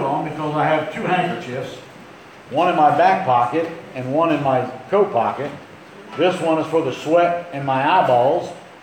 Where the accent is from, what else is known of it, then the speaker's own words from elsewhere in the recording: Philadelphia, Pennsylvania, United States; So here I come like a Dago from South Philly. Which is where I'm from. And I am Dago.